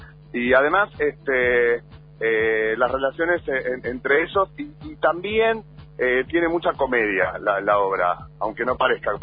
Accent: Argentina; mira, somos argentinos, así que ante todo somos creativos.

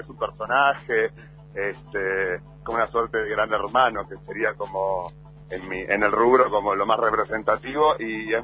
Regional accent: Argentina; mira, somos argentinos, así que ante todo somos creativos.

